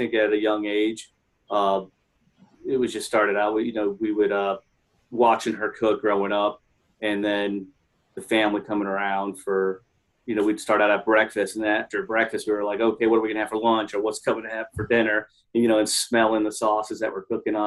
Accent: Chicago, Illinois, United States; born there; now in Atlanta, United States; I've lived most of my life here in Atlanta and would travel back and forth because I had family in Chicago. I was born in Chicago and going back and forth.

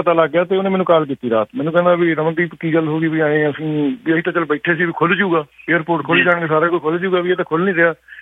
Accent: Punjab, India; now in Canada; ਅਸੀਂ ਮਾਣ ਕਰਦੇ ਹਾਂ ਵੀ ਅਸੀਂ ਪੰਜਾਬੀ ਹਾਂ।

